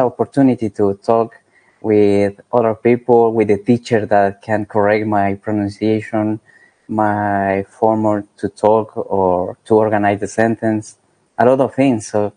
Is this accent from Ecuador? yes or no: yes; Ecuador; English is a second language; I am from Ecuador. I was born in 1983. I have 41 years old.